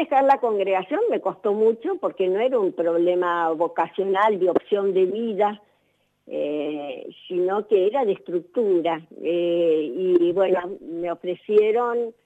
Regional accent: Córdoba, Argentina; also born or lived in Buenos Aires; yo nací en Buenos Aires, pero cuando yo estaba en cuarto grado, éramos pocos hermanos todavía, nos fuimos a vivir al campo, al sur de Córdoba.

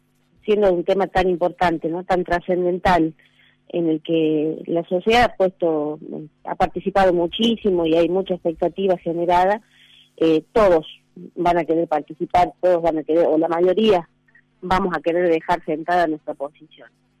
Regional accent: Argentina

